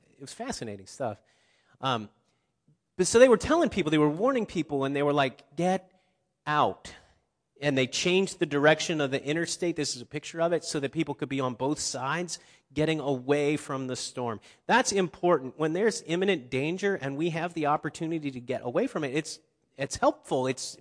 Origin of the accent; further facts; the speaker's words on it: Ohio, United States; I grew up in Ohio, so Kentucky was very close.